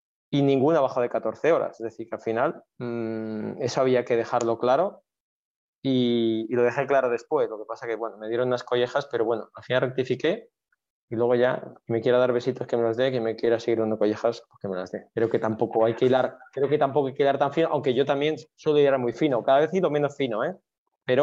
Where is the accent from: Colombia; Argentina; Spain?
Spain; Benicàssim, Valencian Community; porque soy de Benicassin, ¿qué voy a pedir?